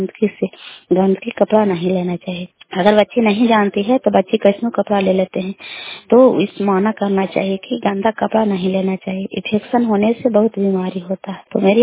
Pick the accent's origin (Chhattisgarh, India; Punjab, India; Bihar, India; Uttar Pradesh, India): Bihar, India; Kalyanpur; घर कल्याणपुर वाली बेलछी पंचायत खंड चंडी जिला नालंदा का निवासी हूँ।